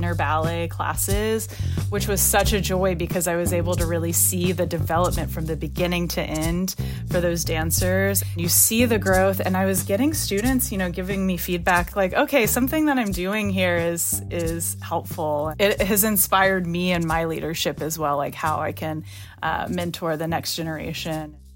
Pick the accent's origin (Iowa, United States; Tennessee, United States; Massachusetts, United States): Tennessee, United States; Memphis; You know, I was from Memphis, Tennessee, and I was performing there.